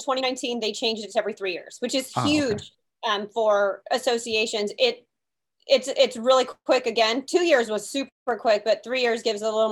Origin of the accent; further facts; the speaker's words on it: California, United States; I am a California girl, born and raised in California, went to Cal State Fullerton, graduated in 2001.